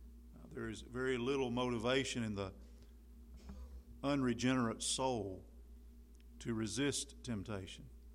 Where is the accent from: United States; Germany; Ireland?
Ireland; I'm an Irish person, so I've got to lose my temper.